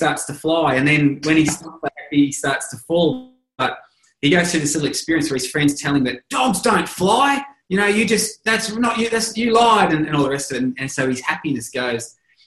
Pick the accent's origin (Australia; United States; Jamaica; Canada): Australia; I'm Australian. But you got to realize that, you know, we Australians, we arose as a nation of convicts that got sent here from all other parts of the world.